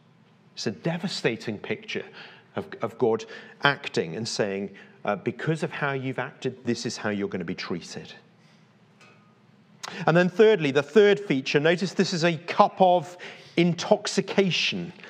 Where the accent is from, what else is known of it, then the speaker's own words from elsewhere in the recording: Leeds, Yorkshire and the Humber, United Kingdom; I remember growing up in Leeds, when I was about 15, we used to go down to the pub together on a Friday.